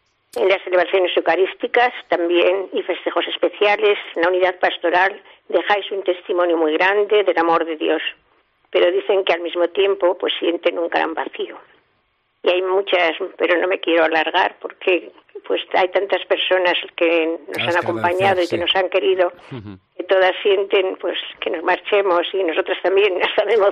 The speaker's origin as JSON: {"language": "Spanish", "town": "Vitoria", "region": "Basque Country", "country": "Spain", "said": "yo soy de Vitoria también."}